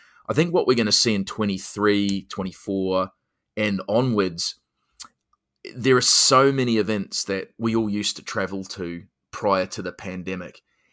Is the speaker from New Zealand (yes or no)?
yes; New Zealand; also born or lived in United Kingdom / United States; I'm a New Zealander, but I have lived overseas in the UK and the US for 20 years.